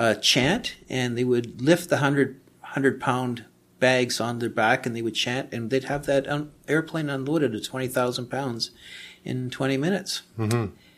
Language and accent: English; Kitchener, Ontario, Canada; I'm from Kitchener. It's my hometown. It's we're here in the early '60s, and I used to live on the outskirts. We were urbanites, but on the outskirts of the city